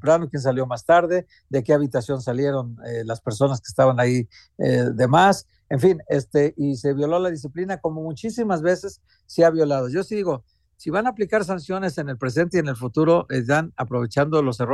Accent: Guadalajara, Jalisco, Mexico; No, yo soy tapatío como él. Soy tapatío como él.

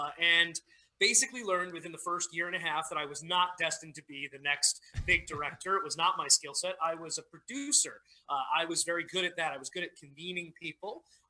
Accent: Staten Island, New York, United States; I came from Staten Island, New York.

